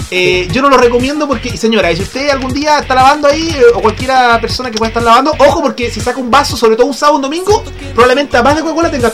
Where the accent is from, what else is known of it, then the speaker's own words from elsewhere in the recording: Chile; uno se da cuenta de cómo somos los chilenos